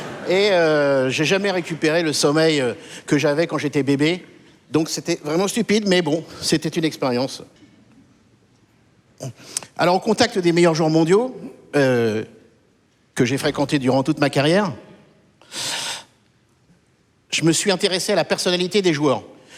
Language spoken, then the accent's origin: French; Évry, Île-de-France, France; Je viens d'Evry.